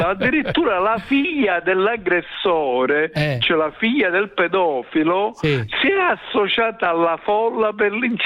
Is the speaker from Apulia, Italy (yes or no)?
no; Palermo, Sicily, Italy; Sono palermitano.